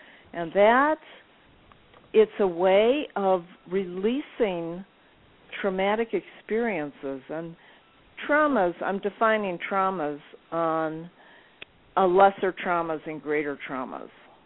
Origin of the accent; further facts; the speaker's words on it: Chicago, Illinois, United States; But yes, I grew up in around Hyde Park, around the University of Chicago.